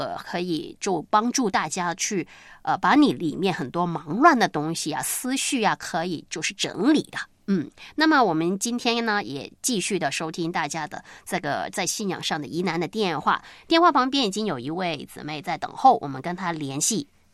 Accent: China

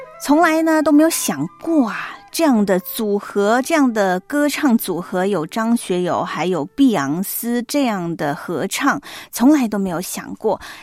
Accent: Guangdong, China; 像我们这一种呢在广东地区长大的孩子，我们是非常羡慕热的地方而且还能舒爽。

